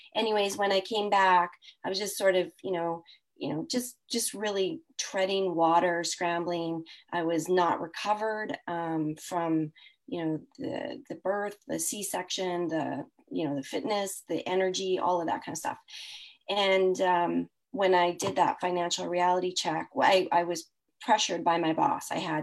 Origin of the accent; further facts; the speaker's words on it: Canada; I am a Canadian saying I'm sorry.